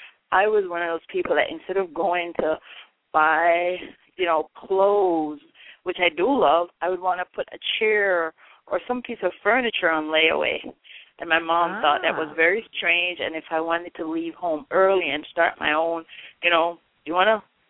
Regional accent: Springfield, Saint Thomas, Jamaica; now in United States; Well, as you know, I'm originally from St. Thomas, Jamaica.

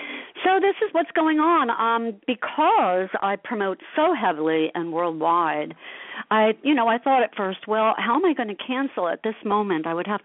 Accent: Asbury Park, New Jersey, United States; I grew up in Asbury Park.

